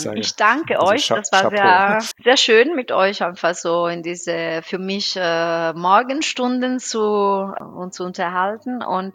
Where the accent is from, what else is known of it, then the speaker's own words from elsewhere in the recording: Benevento, Campania, Italy; German is a second language; man kennt sogar meine Heimatstadt, das wichtig ist für die römische Geschichte.